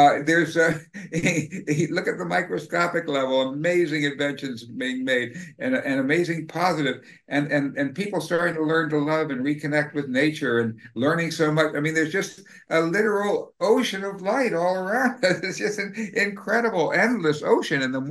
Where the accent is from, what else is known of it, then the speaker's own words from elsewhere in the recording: Washington, District of Columbia, United States; When I was in growing up in Washington, D.C. and in high school, the Cuban Missile Crisis came along